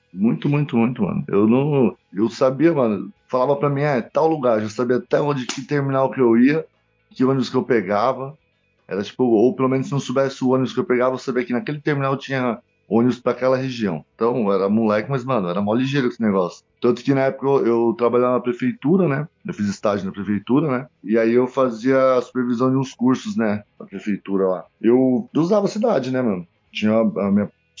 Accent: São Paulo, Brazil; Cruzava a cidade, eu sou daqui da Oeste, vai.

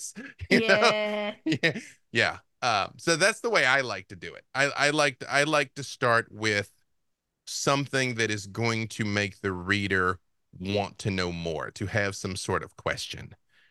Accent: Arkansas, United States; because I'm not supposed to be able to pronounce Latin because I'm from Arkansas

